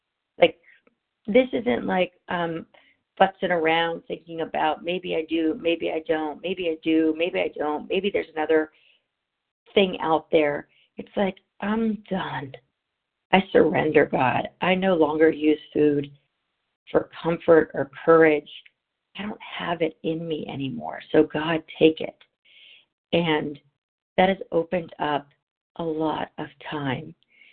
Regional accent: California, United States; I'm from Southern California.

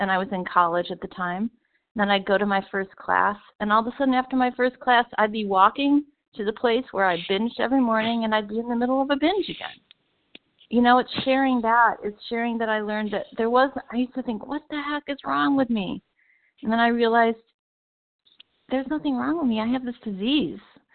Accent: San Diego, California, United States; Sorry about that. In San Diego.

